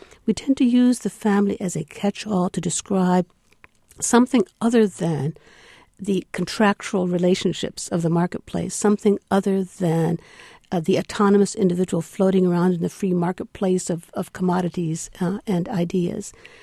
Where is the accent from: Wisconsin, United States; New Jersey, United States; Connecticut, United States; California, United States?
California, United States; I'll give you an example from my home state of California.